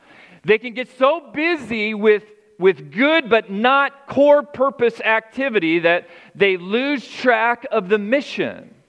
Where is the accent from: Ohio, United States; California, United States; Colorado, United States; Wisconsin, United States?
Colorado, United States; born there; I was born in Colorado, and as a kid, I used to love going to this restaurant.